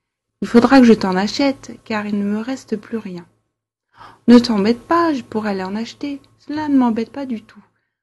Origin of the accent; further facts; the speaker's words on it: France; je suis française, j'habite près de Paris